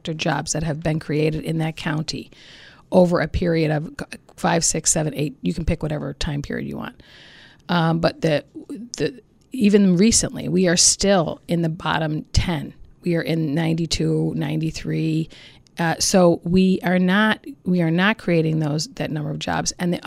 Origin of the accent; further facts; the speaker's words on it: Buffalo, New York, United States; Well, I'm a lifelong. I was born in Mercy Hospital, and actually spent some time in New York City. My mom was from there as a small child, but we moved back here.